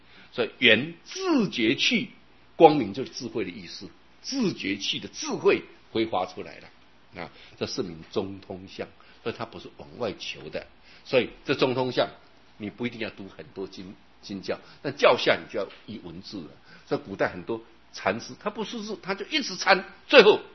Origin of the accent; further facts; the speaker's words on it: Taiwan; 我们台湾人真的很有钱的